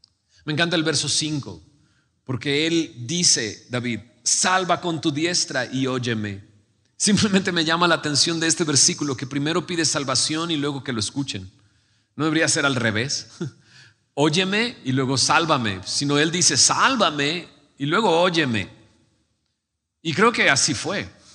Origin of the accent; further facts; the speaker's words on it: Mexico; la imagen más común que hemos visto, que como mexicanos nos da valor